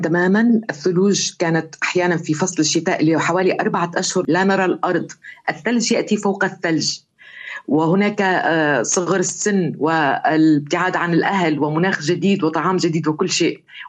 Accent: As-Suwayda, As-Suwayda Governorate, Syria; now in Russia; في أسرتي المتدينة جدا، وأنا نشأت في مدينة السويداء، السويداء مدينة ولكن لها كثير من الطابع الريفي

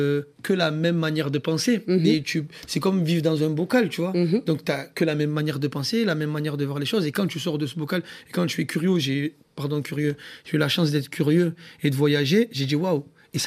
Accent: Marseille, Provence-Alpes-Côte d'Azur, France; Ben mon enfance à Fontvert, très grande famille, six frères, six sœurs, ouais.

